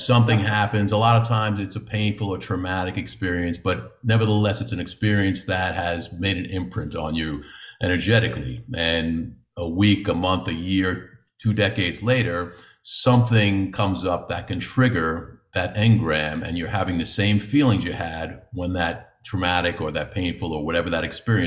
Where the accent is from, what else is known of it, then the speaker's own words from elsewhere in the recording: New York, United States; But there's, you know, again, growing up in New York